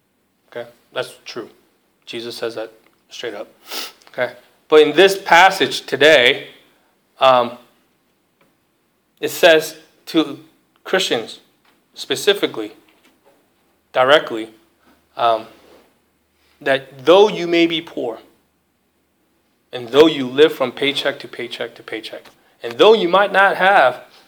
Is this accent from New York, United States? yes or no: no; Philadelphia, Pennsylvania, United States; so growing up in Philly, we were literally a part of everyone's youth group.